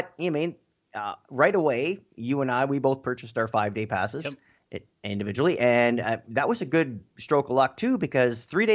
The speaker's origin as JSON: {"language": "English", "region": "Ontario", "country": "Canada", "said": "and I'm from Ontario, Canada."}